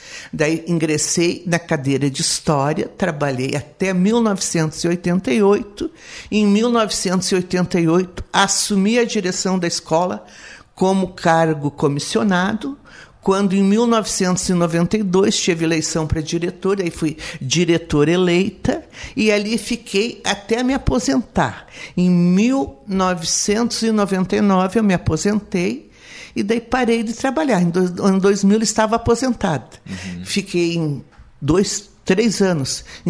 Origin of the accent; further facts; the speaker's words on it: Bom Jesus, Rio Grande do Sul, Brazil; now in Araranguá, Brazil; trabalhei 2 anos lá em São José dos Ausentes, que era do distrito de Bom Jesus, a minha cidade natal. Lá casei, conheci o Hamilton, casei e viemos morar em Araranguá.